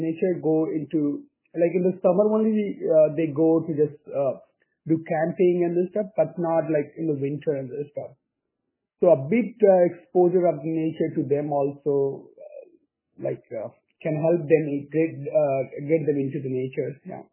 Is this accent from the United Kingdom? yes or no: no; India; I'm from India